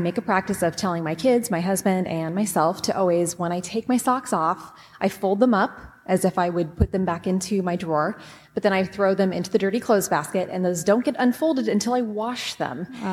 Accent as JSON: {"language": "English", "town": "Seattle", "region": "Washington", "country": "United States", "said": "I'm from the Seattle area."}